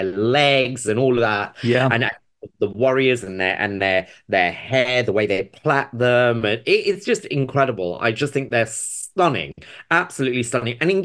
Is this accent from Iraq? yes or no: no; Mombasa, Mombasa County, Kenya; born there; So I was born in Mombasa in Kenya.